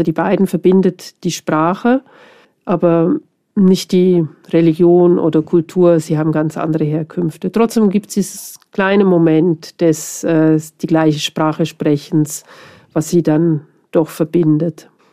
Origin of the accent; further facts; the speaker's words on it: Switzerland; als Schweizerin